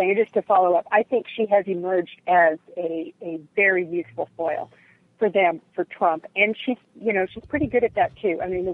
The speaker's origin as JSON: {"language": "English", "region": "California", "country": "United States", "said": "I've been writing about Fiorina for a while because I'm from California"}